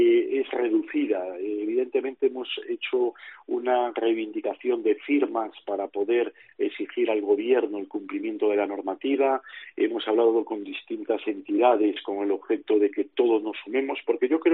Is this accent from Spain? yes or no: yes; Galicia, Spain; Para Galicia siempre somos españoles de tercera.